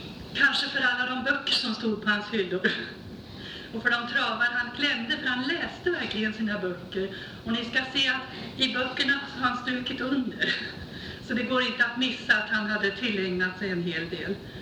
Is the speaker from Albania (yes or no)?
no; China; now in Sweden; I Kina växte vi upp tillsammans. Och vi bodde i samma gård, i varsitt hus.